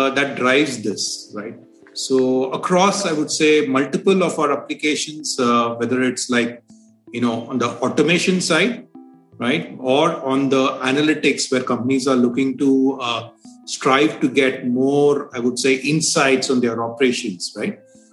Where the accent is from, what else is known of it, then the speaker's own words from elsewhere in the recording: India; English is a second language; So very proud of it, obviously being an Indian.